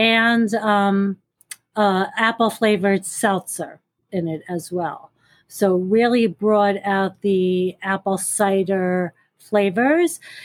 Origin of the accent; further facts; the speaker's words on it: New York, United States; I know, but we're from New York. We got to say pecan pie.